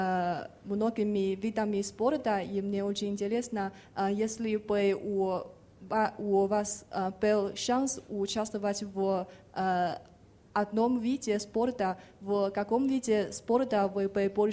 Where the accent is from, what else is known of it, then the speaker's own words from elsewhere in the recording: Beijing, China; Russian is a second language; я приехала из Пекина